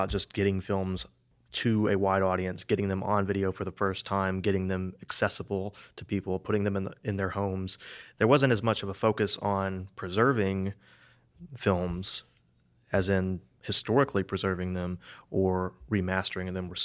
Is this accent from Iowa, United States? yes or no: no; Glen Rose, Arkansas, United States; also born or lived in Hot Springs; I was born here in Hot Springs, but I grew up in Glen Rose, which is a small little rural community kind of in between Benton and Malvern. It's just kind of nestled in there. It's very rural.